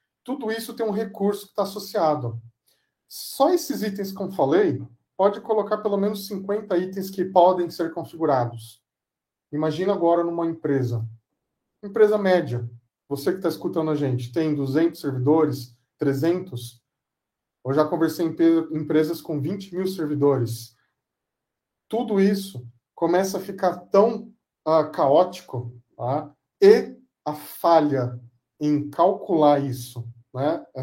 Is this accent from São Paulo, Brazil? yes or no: yes; São Paulo, Brazil; Eu sou de São Paulo e atendo o Brasil todo